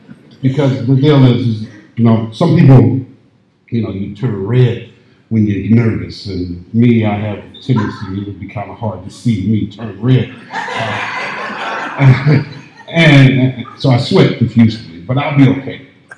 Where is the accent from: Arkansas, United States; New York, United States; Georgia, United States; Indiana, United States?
Indiana, United States; moved away as an adult; I met a friend of mine when I first moved here. I'm originally from Indiana. I talk funny, so please, if you don't understand me, just speak me after the deal, and I'll tell you what I meant, okay?